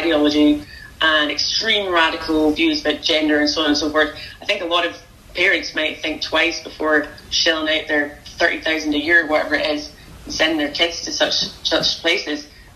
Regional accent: Glasgow, Scotland, United Kingdom; I had three brothers and I was brought up in Glasgow

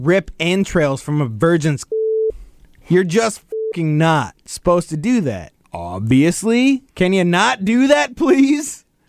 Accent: Australia; Because I'm Australian and that's what we say.

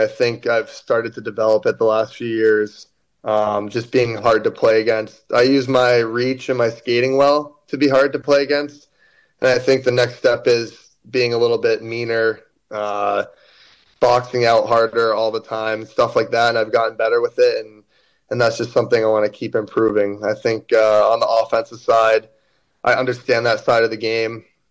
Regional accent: New Hampshire, United States; Yeah, I'm in New Hampshire in the summers. I'm right on the border of New Hampshire and Mass. I grew up in New Hampshire.

